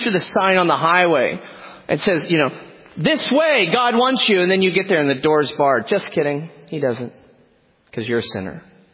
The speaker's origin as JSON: {"language": "English", "region": "Pennsylvania", "country": "United States", "tie": "born or raised there", "moved": "as an adult", "lives_now": "Kalamazoo, United States", "said": "I am a proud PA resident, born and bred. The Lord had other plans, though, so we're in Michigan now"}